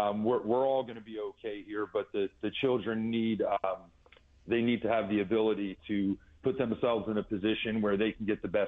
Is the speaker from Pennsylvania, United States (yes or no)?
no; New York, United States; So born and raised in New York between the five boroughs and beautiful Hudson Valley.